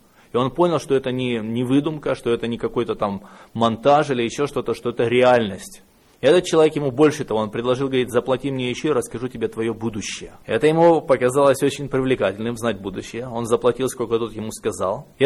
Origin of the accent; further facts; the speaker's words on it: Narva, Ida-Viru County, Estonia; Я родился в Эстонии, в небезызвестном городе Нарва, там, где образовалась Красная Армия под Нарвой и Псковом. А прожил, в общем-то, там большую часть своей жизни, за исключением пару лет, когда был на Дальнем Востоке